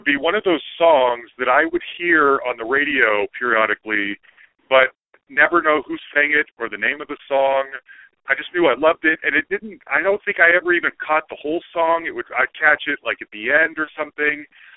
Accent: Salt Lake City, Utah, United States; And I grew up in Salt Lake City.

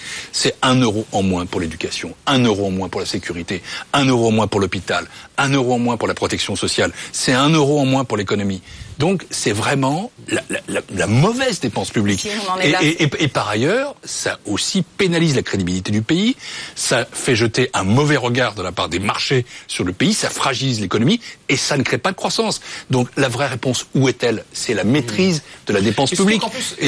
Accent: France; Et je suis français, européen, mais français

